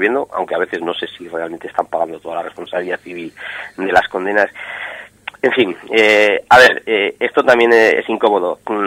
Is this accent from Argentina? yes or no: no; Aragon, Spain; yo soy aragonés ante todo, zaragozista por supuesto